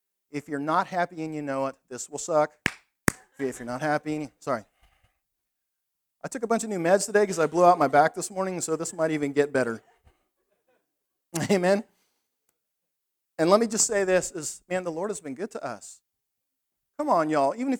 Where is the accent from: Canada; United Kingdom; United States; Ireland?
Canada; God help me, they have worse laws than we do here, and I'm a Canadian.